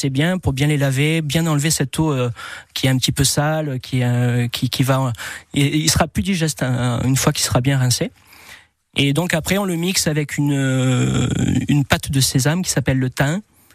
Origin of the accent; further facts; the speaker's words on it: Paris, Île-de-France, France; born there; moved away as an adult; Non, je suis né à Paris et on est arrivé en 1996 avec mon épouse.